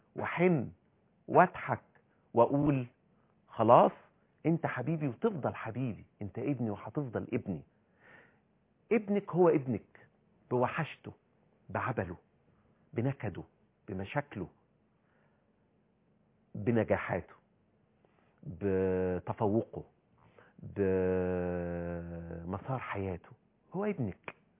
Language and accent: Arabic; Upper Egypt, Egypt; إحنا من أهل الصعيد وبالتالي لازم نشد